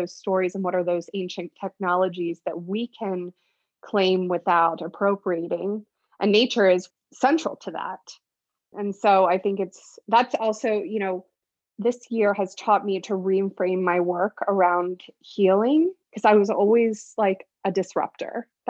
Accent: United States; I'm not on video, so I'm a white woman. So, you know, even so where I am American white

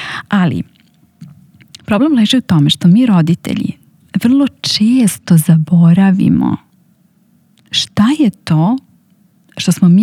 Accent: Inđija, Vojvodina, Serbia; u mom mestu, odakle sam ja, iz Inđije

